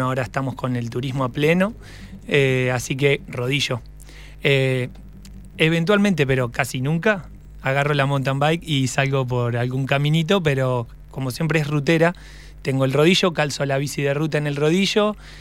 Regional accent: Tandil, Buenos Aires Province, Argentina; Yo soy oriundo de Tandil.

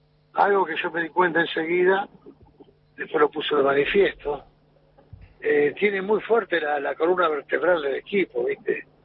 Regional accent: San Miguel del Monte, Buenos Aires Province, Argentina; yo en el verano me quedo en San Miguel del Monte, mi ciudad natal, por el calor y todo eso.

